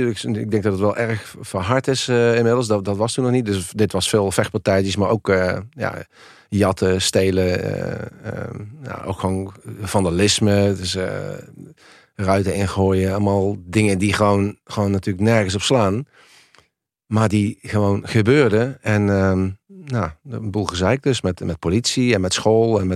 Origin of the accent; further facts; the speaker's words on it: Helmond, North Brabant, Netherlands; ik kom uit een eenvoudig arbeidersgezin uit Helmond, uit de Volkswijk. Ik ben met mijn zusje opgegroeid.